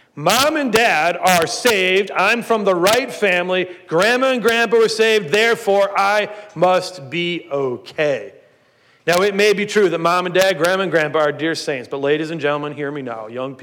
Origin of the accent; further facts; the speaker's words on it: Ohio, United States; Growing up in Ohio, I had a neighbor, a sweet elderly man who was a widower.